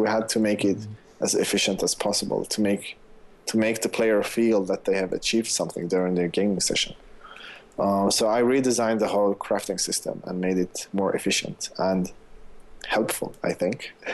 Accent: Sweden; probably because I'm from Sweden.

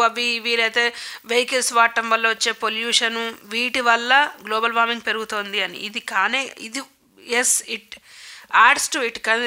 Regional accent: Hyderabad, Telangana, India; నా చిన్నప్పుడు హైదరాబాద్లో ఉన్న చలికి ఇప్పుడు హైదరాబాద్లో ఉన్న చలికి అసలు ఇంచి కూడా సంబంధమే లేదు.

